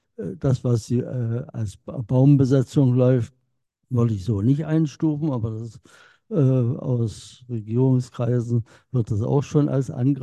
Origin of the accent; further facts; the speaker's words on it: Storkow, Brandenburg, Germany; ich komme aus Storkow.